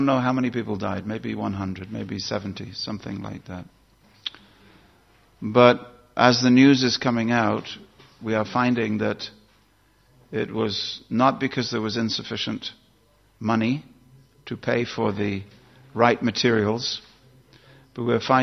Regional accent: London, United Kingdom; This is my wife, Guru Charana Padma. We are from London, the city of passion, the city of false ego

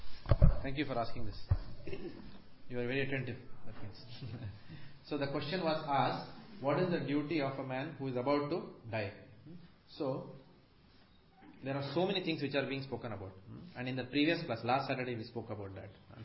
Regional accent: Mumbai, Maharashtra, India; For example, I come from Bombay.

